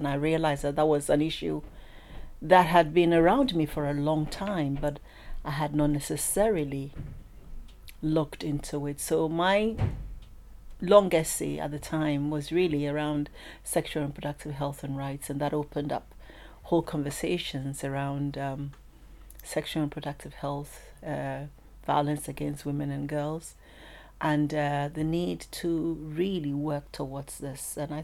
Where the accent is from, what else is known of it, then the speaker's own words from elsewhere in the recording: Ghana; also born or lived in Northern Ghana; I come from Ghana. I've never experienced FGM. I'd worked in Northern Ghana